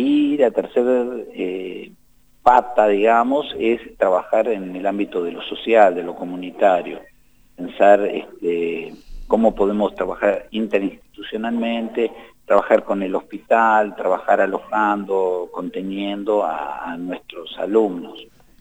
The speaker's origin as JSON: {"language": "Spanish", "town": "Caleta Olivia", "region": "Santa Cruz", "country": "Argentina", "said": "Somos de Caleta Olivia"}